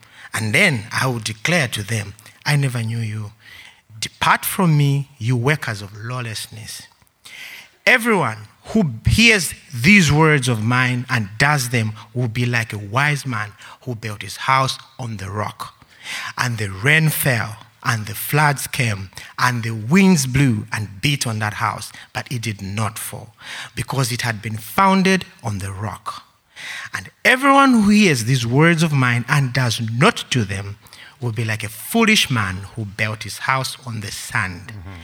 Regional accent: Zambia; We come from Zambia, a country in Southern Africa. If you want to know more about it, just Google Victoria Falls, the famous Victoria Falls, then you know where I come from.

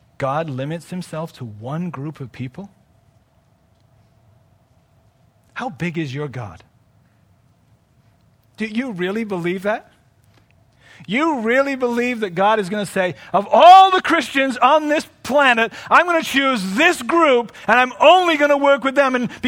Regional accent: England, United Kingdom; born there; I grew up in the Anglican Church. I was born in England, so I went to the Church of England, which is exactly the same as the Anglican.

